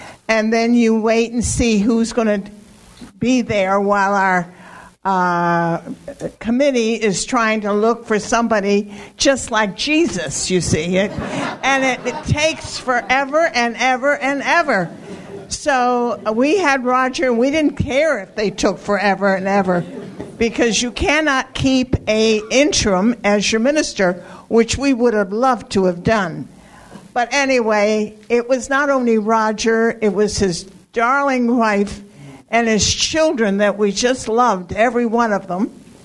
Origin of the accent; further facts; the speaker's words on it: Poughkeepsie, New York, United States; I just want to say that we are from Poughkeepsie, New York, and twice in our church life, we needed an interim minister.